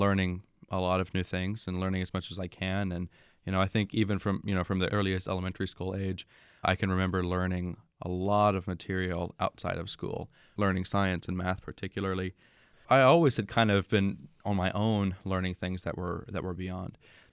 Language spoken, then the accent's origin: English; Wichita Falls, Texas, United States; Now, fortunately, there's a fantastic university in Wichita Falls, my hometown, Midwestern State University.